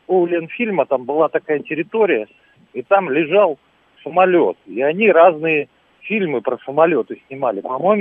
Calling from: Saint Petersburg, Russia; из Петербурга.

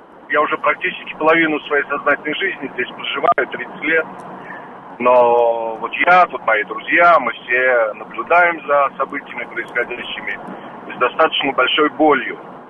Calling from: Israel; Я звоню из Израиля.

